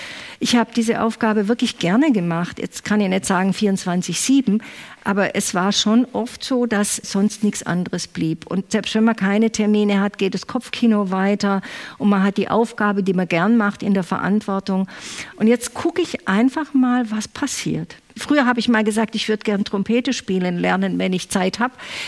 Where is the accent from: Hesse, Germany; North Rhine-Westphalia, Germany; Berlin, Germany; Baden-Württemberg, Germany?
Baden-Württemberg, Germany; Geislingen an der Steige; Ich bin zwar in Geislingen an der Steige groß geworden, aber erzogen dort von einer Großmutter, die alemannisch spricht, die also aus dem Markgräflerland kommt.